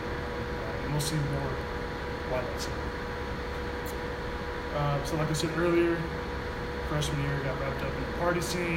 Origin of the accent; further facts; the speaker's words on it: California, United States; So both Daniel and I, we grew up in Florida, California, Southern California, very boring city, deserty.